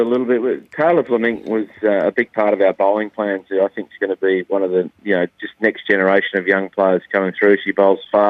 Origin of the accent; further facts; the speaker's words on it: Australia; as a Australian sports person